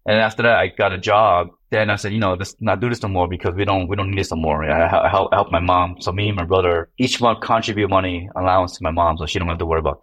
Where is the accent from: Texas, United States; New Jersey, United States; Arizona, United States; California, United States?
New Jersey, United States; North Bergen; I grew up in North Bergen.